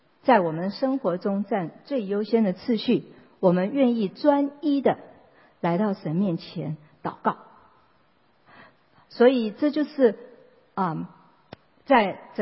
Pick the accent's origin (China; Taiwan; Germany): China; 你看我们中国人过中秋节过新年，每一年是不一样的日子。